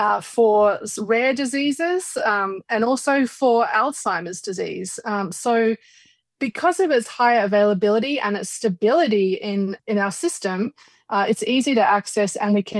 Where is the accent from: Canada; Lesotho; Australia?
Australia; now in Jackson, United States; you might notice that I do not have a Jackson, Wyoming accent. So I am actually originally from Australia. I did my degrees in Sydney and in Adelaide